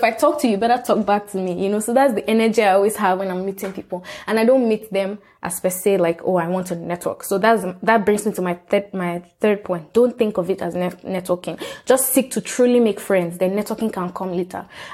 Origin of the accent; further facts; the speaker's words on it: Port Harcourt, Rivers, Nigeria; I grew up in Port Harcourt River State, Nigeria.